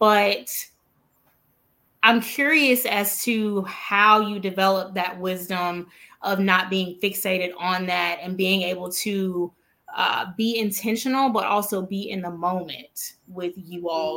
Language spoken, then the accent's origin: English; Mobile, Alabama, United States; I'm from Mobile, Alabama.